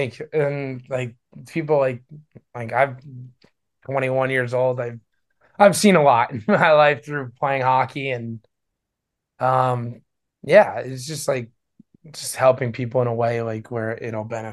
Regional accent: New Jersey, United States; Well, I'm from New Jersey, so I'm kind of a beach bum.

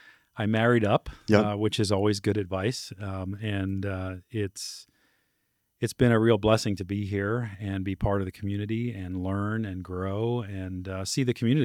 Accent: Bermuda; now in Lincoln, United States; So I grew up in Bermuda, came to Lincoln and just fell in love with the community

